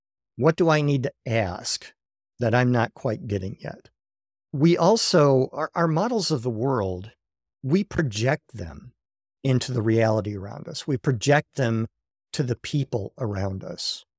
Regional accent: Dearborn Heights, Michigan, United States; I'm from Dearborn Heights. It means I'm a United Methodist.

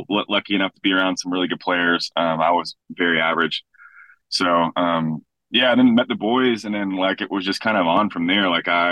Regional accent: Cookeville, Tennessee, United States; I'm from Middle Tennessee, Cookeville.

